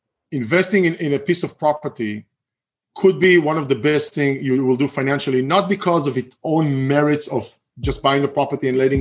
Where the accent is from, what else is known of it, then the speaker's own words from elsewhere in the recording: Israel; I'm originally from Israel.